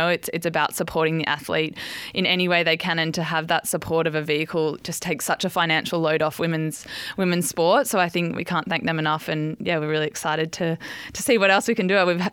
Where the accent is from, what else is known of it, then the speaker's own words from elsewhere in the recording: Sydney, New South Wales, Australia; Yep, on the road to Sydney, my hometown.